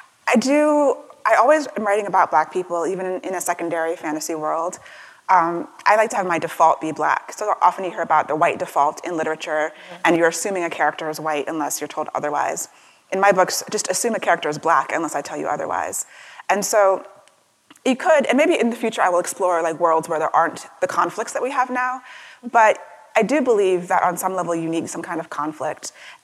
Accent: Maryland, United States; And I live in Maryland. As I said, I went to Howard. My family's from DC. I grew up in Maryland for most of my life.

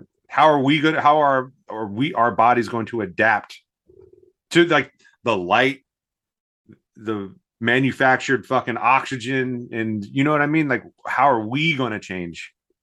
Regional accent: Winchester, Virginia, United States; … is from my hometown of Winchester, Virginia.

